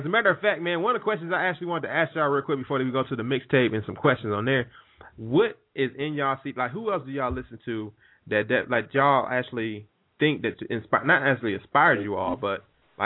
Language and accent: English; Michigan, United States; now in Atlanta, United States; I grew up on Finkel and Marlowe. That's where I grew up from.